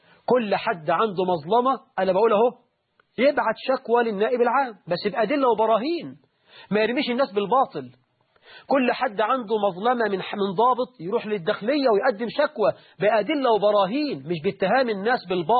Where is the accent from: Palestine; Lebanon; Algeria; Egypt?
Egypt